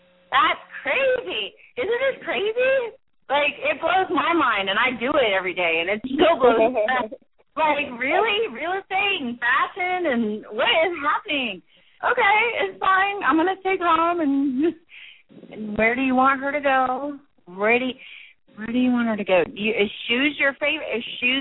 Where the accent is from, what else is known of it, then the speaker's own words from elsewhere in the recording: Virginia, United States; now in California, United States; I grew up in Virginia. So I know I'm in California, but I actually know Atlanta.